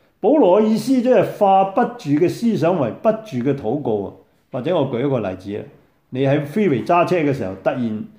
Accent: China; 所以我哋中国人话一double牛力啊

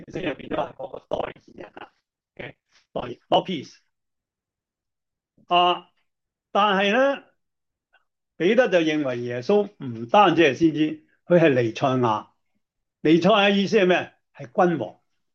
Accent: China; 所以我哋中国人所谓天子咁样啦

